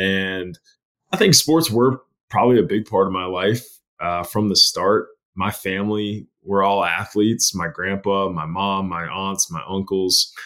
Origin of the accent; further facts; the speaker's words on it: North Dakota, United States; I am a proud North Dakotan. There's not too many of us, so we got to stick together up there in the north.